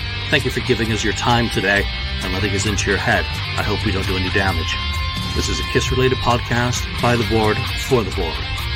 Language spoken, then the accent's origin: English; England, United Kingdom; Yeah. I'm English. Great, we have hooliganism.